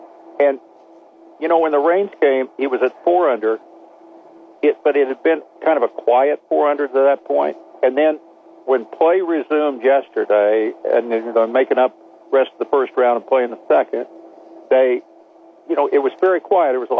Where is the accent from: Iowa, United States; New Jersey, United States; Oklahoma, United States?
Oklahoma, United States; I am from Oklahoma.